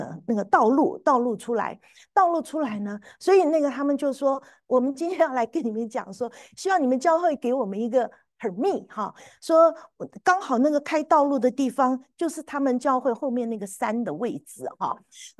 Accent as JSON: {"language": "Chinese", "country": "Taiwan", "tie": "born or raised there", "lives_now": "United States", "said": "你知道我这种从台湾来的那种老古董哈，我一听到舞会，你知道我年轻的时候在台湾参加舞会都是坏小孩参加的嘛哈"}